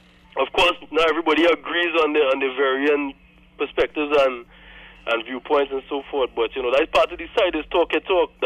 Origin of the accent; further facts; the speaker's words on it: Trinidad & Tobago; And being a Trinidadian and knowing that you love the football and you have the passion for the football